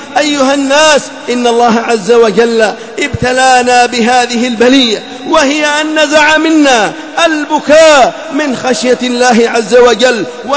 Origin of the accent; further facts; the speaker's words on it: Yemen; في بلادنا اليمن